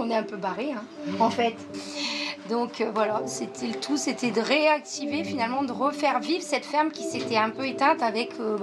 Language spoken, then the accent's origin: French; Villers-Cotterêts, Hauts-de-France, France; Je suis de l'Aisne.